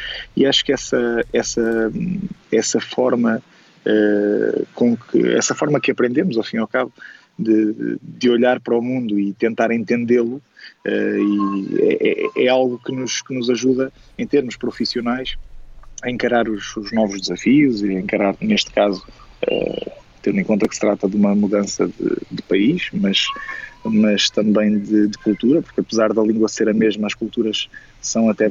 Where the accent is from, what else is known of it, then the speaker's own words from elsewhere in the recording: Arcos de Valdevez, Norte, Portugal; moved away; sou natural de Arcos de Aldevez, que é relativamente próximo de Braga.